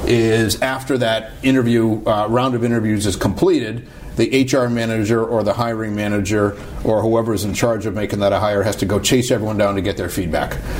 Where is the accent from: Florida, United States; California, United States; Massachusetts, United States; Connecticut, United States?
Massachusetts, United States; Boston; I'm from Boston.